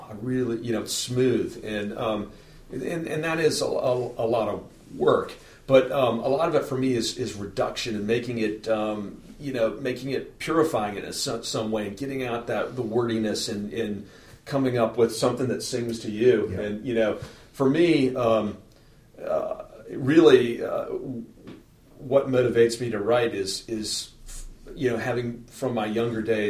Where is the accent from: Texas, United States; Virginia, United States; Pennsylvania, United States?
Virginia, United States; having grown up with parents from West Virginia, but I grew up in Virginia, but it had gone back there in the summers